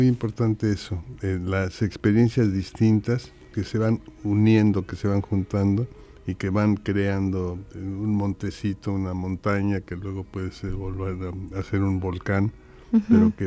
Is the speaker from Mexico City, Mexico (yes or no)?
yes; Mexico City, Mexico; born there; Y en ese medio nací yo, nací en la Ciudad de México. Nací en lo que es la Colonia Condesa.